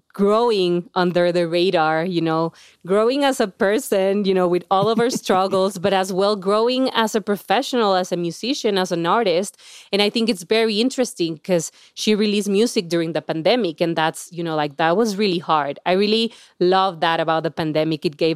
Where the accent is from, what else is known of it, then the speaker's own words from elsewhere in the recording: Monterrey, Nuevo León, Mexico; from my hometown, Monterrey.